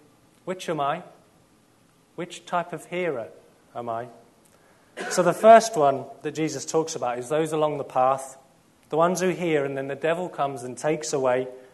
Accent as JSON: {"language": "English", "region": "South East England", "country": "United Kingdom", "lives_now": "Middlesbrough, United Kingdom", "said": "sort of my accent's kind of in the middle of Middlesbrough and Kent. You know, I'm from Kent originally, but you wouldn't be able to tell, I don't think, nowadays."}